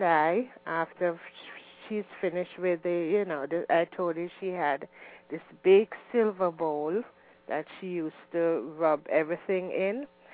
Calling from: Long Island, New York, United States; I'm calling from Long Island.

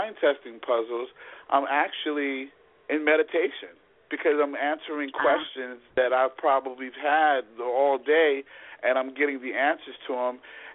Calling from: North Carolina, United States; I'm calling from North Carolina.

